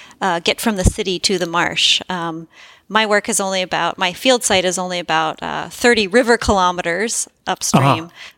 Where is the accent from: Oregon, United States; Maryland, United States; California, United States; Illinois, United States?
Oregon, United States; Corvallis; I grew up in Corvallis.